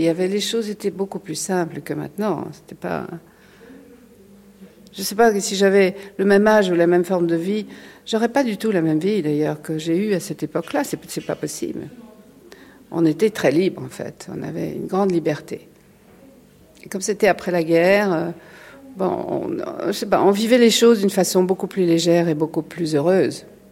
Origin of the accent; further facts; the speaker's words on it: Normandy, France; moved away as an adult; also born or lived in Brittany; now in Paris, France; Je suis née en Bretagne, je suis tout à fait française, en Bretagne, élevée en Normandie, et je suis venue à Paris tout de suite après la guerre, à la fin de, après la libération en 1944.